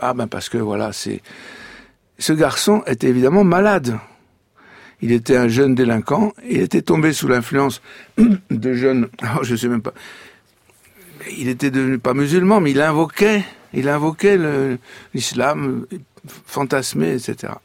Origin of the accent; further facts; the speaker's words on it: Algeria; moved away; moi, je connais un peu l'islam, et puis j'ai vécu toute mon enfance en Algérie, donc pour moi, les Arabes et l'islam, c'est pas très étranger.